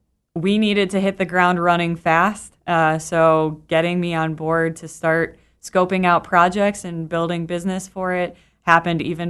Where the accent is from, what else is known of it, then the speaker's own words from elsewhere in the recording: Woodstock, Illinois, United States; I'm originally from Woodstock, Illinois.